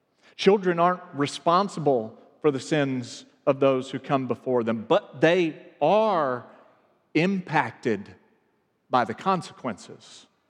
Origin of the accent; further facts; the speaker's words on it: United States; And even with fellow Americans, my growing up male in a predominantly white, middle-class, Christian-majority suburb